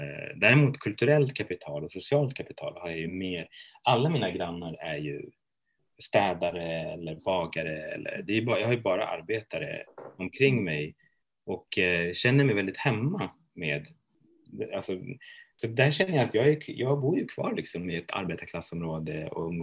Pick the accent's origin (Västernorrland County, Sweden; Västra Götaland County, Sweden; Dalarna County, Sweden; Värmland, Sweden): Västra Götaland County, Sweden; Jag har kurdiska rötter, men när jag väl kom till Sverige så har jag vuxit upp i Arabdalen och har en väldigt stolthet över det området.